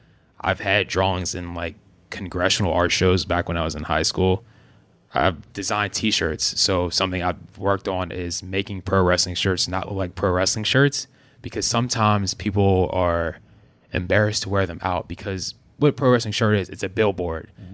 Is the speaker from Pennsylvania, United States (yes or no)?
yes; Pittsburgh, Pennsylvania, United States; Yeah, I'm from Pittsburgh.